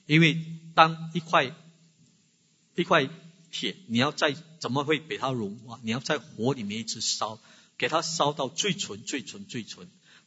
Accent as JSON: {"language": "Chinese", "region": "Fujian", "country": "China", "accent": "Fujianese", "said": "我们福建话讲了一句话，无声狗咬死人"}